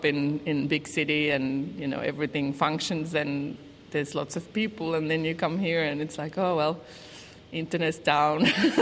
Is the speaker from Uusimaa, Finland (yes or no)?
yes; Helsinki, Uusimaa, Finland; now in New Zealand; I'm from Helsinki, so born and bred city girl.